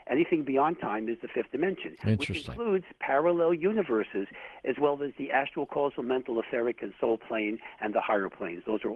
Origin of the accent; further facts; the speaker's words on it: Bronx, New York, United States; born there; I was born in the Bronx, okay? So I have a positive attitude towards that borough